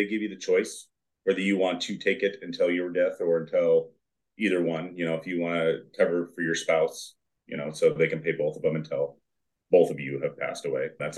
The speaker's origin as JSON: {"language": "English", "town": "Mountlake Terrace", "region": "Washington", "country": "United States", "tie": "born or raised there", "said": "So originally I was born in Seattle, moved to Mount Lake Terrace when I was like 4 years old, raised in Mount Lake Terrace"}